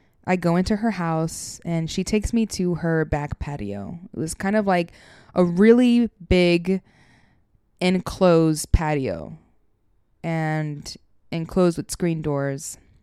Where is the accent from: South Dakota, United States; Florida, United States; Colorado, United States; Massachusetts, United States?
Florida, United States; Hollywood; And growing up in Fort Lauderdale, Hollywood to be specific, I had this best friend.